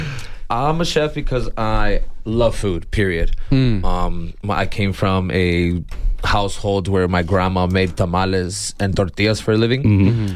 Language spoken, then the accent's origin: English; Nogales, Arizona, United States; I'm born and raised in Nogales.